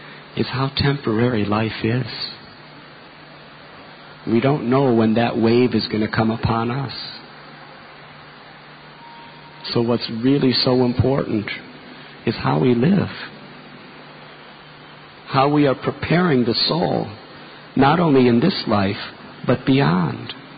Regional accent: United States; I was born and raised in America.

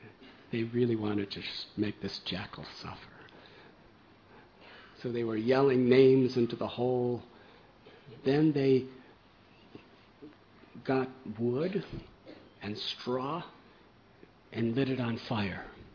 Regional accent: Chicago, Illinois, United States; I remember there was once a mafia person, because I'm from Chicago. I know some of these things.

